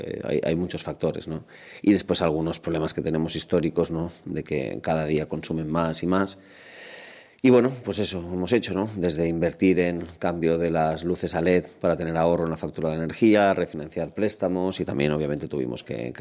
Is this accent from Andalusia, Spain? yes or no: no; Tarragona, Catalonia, Spain; Pero sí, soy de Tarragona de toda la vida.